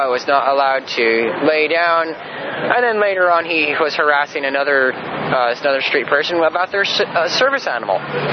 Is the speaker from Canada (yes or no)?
no; Dublin, Leinster, Ireland; Originally, East Dublin, Ireland, but we're out of Eugene, Oregon for the past couple of months.